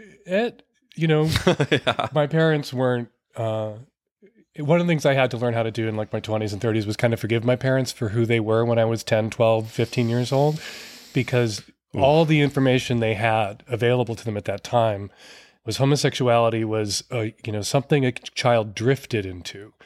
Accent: Chicago, Illinois, United States; I grew up in Chicago, riding the bus, riding the subway, riding my bike along the lakefront

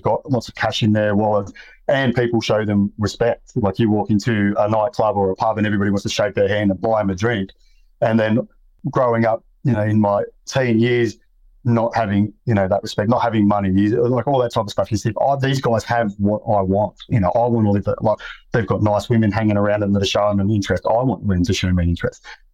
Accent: New South Wales, Australia; I grew up in Western Sydney. violence is common in the area.

